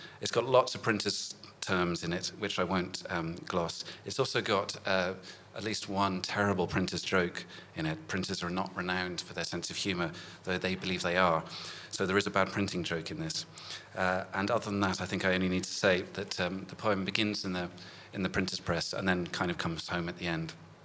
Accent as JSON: {"language": "English", "town": "Norwich", "region": "East of England", "country": "United Kingdom", "tie": "born or raised there", "said": "We began the tour in Norwich, which is my hometown, and we actually stayed in my house."}